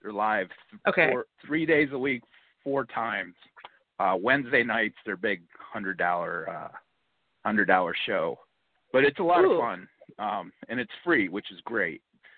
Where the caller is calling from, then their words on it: Key Largo, Florida, United States; I'm in Key Largo, Florida.